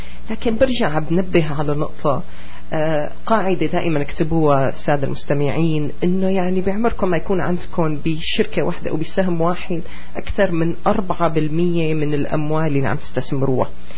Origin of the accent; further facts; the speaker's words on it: Canada; ويصيروا نحن الكنديين نشتري من أمريكا لأنه البضايا صارت رخيصة بأمريكا.